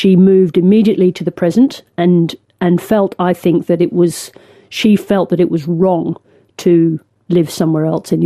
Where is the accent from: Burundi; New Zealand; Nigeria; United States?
Nigeria; born there; born in Nigeria and I was delivered by a lovely black gynecologist wearing a dinner jacket because I was born on New Year's Eve.